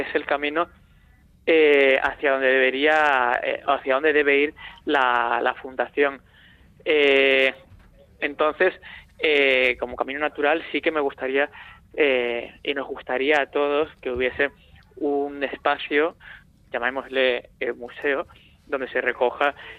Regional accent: Seville, Andalusia, Spain; Soy sobrio, pero soy de Sevilla.

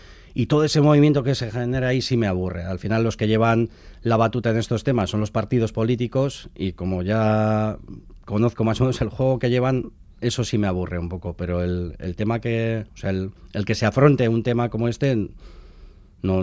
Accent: Basque Country, Spain; soy guipuzcoano

